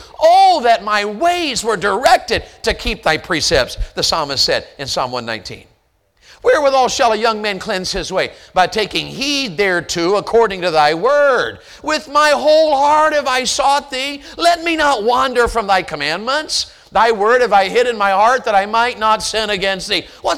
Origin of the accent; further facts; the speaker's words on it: the South, United States; And then we Southerners will say, bless your heart. Bless your heart. You can say anything as a Southerner if you add that phrase to it.